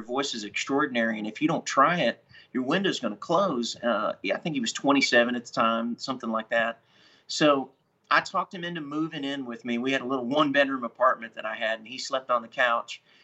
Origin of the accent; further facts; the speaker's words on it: Columbus, Ohio, United States; I grew up in Columbus, Ohio, so I'm a Midwesterner, but my folks were from West Virginia and Kentucky, so I was raised on country music.